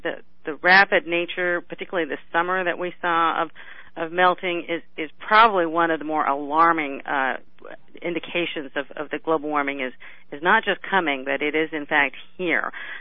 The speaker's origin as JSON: {"language": "English", "region": "Colorado", "country": "United States", "tie": "born or raised there", "said": "I grew up in Colorado. I just came back from North Dakota."}